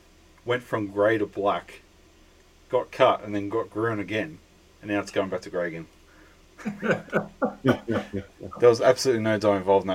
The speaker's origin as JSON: {"language": "English", "country": "Australia", "accent": "Australian", "said": "Maybe my Australian accent threw you off for a minute there."}